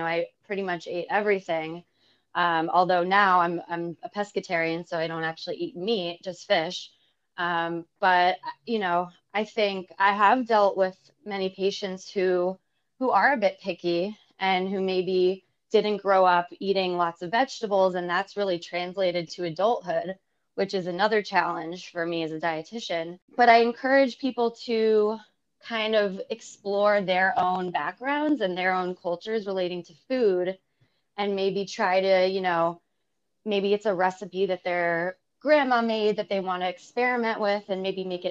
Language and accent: English; Brooklyn, New York, United States; So I grew up in Brooklyn. And, you know, I think growing up in the city really exposed me at a very young age to different cuisines.